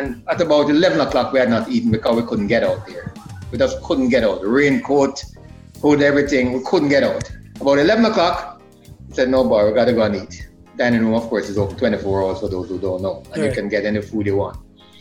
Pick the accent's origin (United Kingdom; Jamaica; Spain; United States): Jamaica; Port Antonio, Portland Parish; like it used to rain in Port Antonio, my hometown.